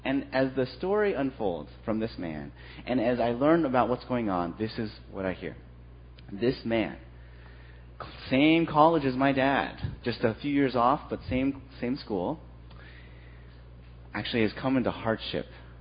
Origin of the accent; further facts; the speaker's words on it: Los Angeles, California, United States; growing up in California. My family went on vacation, like a lot of families did in L.A.